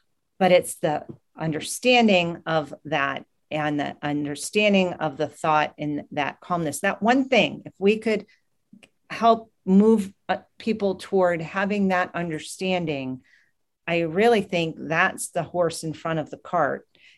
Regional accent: New Hampshire, United States; I'm from New England, and that's where my heart is up there in the Northeast.

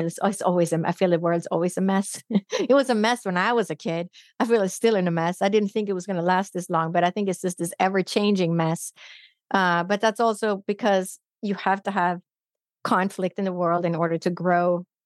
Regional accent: Phoenix, Arizona, United States; So I said, oh, I'm from Phoenix, Arizona.

